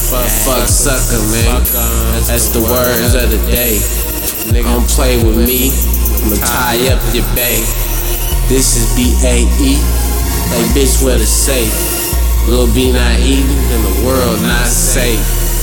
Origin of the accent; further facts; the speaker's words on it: Berkeley, California, United States; You know, I'm from the West Side, man. I'm from the West Coast. I'm from the world, baby. Yeah, man. Young nigga from Berkeley.